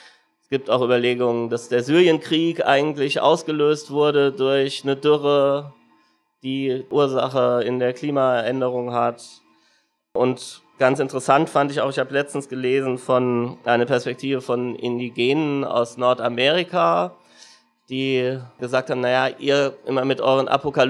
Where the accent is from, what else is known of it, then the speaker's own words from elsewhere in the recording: Frankfurt, Hesse, Germany; also ich komme aus Frankfurt. In Berlin muss man immer noch dazu sagen, am Main